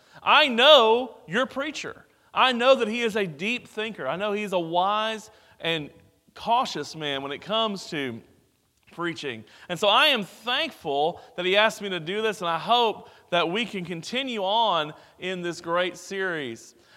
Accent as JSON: {"language": "English", "town": "Houston", "region": "Texas", "country": "United States", "tie": "born or raised there", "said": "Growing up in the Houston area, I was very aware of the West University congregation and your years of service in this part of Houston."}